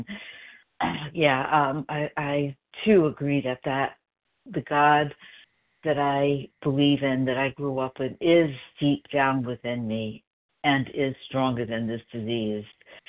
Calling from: South Carolina, United States; I am calling in from South Carolina.

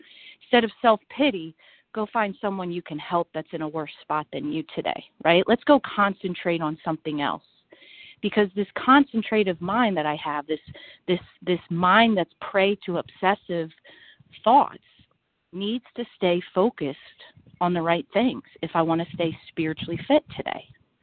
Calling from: Greenville, South Carolina, United States; I am calling from Greenville, South Carolina.

